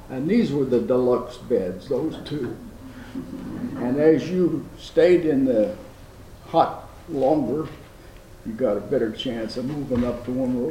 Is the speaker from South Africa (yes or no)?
no; England, United Kingdom; born there; And since I was born in England, I sent a letter